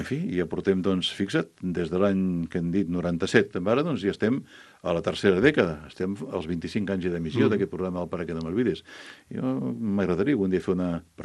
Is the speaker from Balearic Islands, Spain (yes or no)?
no; Vilanova i la Geltrú, Catalonia, Spain; jo sóc d'allà, jo no hi renuncio mai, jo sóc de Vilanova i la Geltrú, i ho passejo amb la cara ben alta